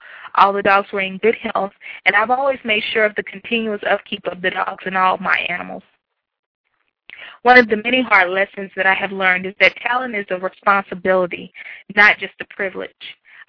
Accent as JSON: {"language": "English", "town": "Newport News", "region": "Virginia", "country": "United States", "tie": "born or raised there", "said": "Growing up in Newport News, I was exposed to numerous illegal activities, and dogfighting was one of them."}